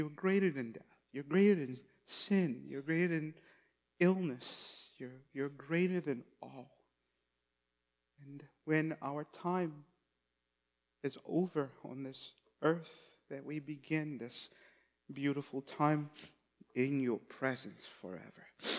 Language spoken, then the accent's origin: English; St. Lucia; I know I'm from St. Lucia, black. I have a white old grandmother.